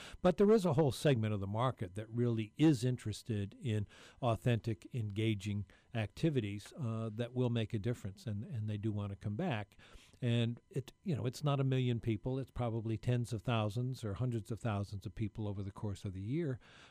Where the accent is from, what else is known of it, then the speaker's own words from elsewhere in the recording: St. Augustine, Florida, United States; although in my hometown of St. Augustine, America's first place city, we are celebrating our 450th anniversary next year.